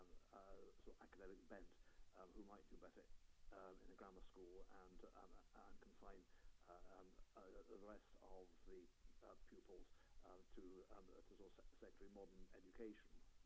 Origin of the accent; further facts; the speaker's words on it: Portchester, South East England, United Kingdom; also born or lived in Portsmouth; I was born in Portsmouth, and I spent the first probably 8 years of my life in a little village called Portchester, which is just outside Portsmouth. We moved to Liverpool when I was about 8 years old